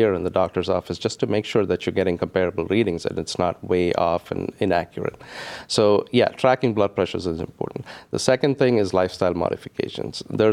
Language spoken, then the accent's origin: English; South India, India; English is a second language; I have to say I'm from India and I haven't traveled extensively in India.